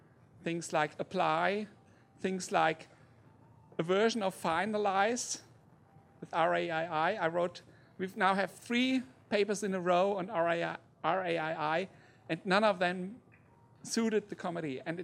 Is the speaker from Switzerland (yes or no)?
yes; Switzerland; English is a second language; from Switzerland.